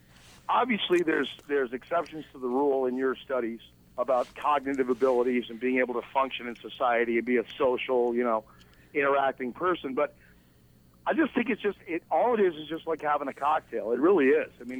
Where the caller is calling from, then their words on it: Massachusetts, United States; I'm calling from Western Mass.